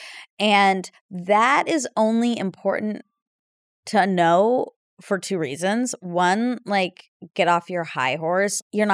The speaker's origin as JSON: {"language": "English", "region": "Georgia", "country": "United States", "tie": "born or raised there", "said": "I grew up in Georgia and I love my friends and their families so much"}